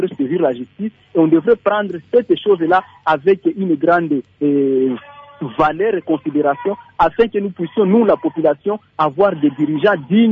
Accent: DR Congo; comme chez nous en RDC

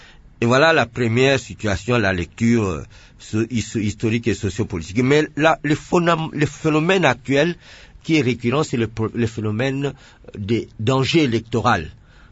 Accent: Mai-Ndombe, DR Congo; je suis originaire de Maïndombé

